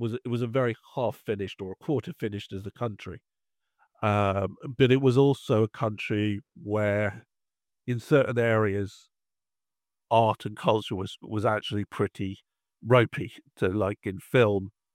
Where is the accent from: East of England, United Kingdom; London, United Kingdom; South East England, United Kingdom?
East of England, United Kingdom; Radlett; So I grew up in Radlett and Bushy Reformshul, which in its early years was a small growing community.